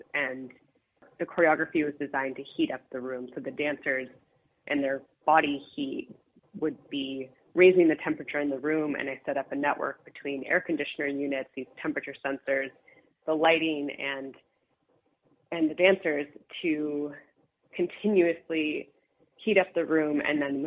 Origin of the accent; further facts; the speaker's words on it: Los Angeles, California, United States; growing up in Los Angeles in a canyon, I would hear crickets every single night